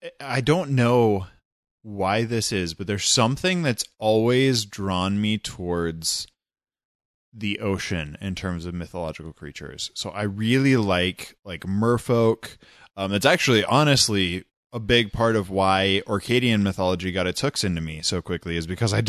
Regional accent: South Dakota, United States; a part of it could be that I come from South Dakota, you know, a little landlocked South Dakota, about as far away from an ocean as you can get.

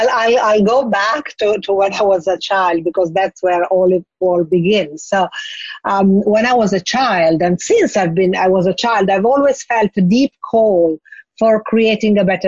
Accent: Bologna, Emilia-Romagna, Italy; English is a second language; I moved to Milan, you know, because I'm from originally from Bologna. I moved to Milan.

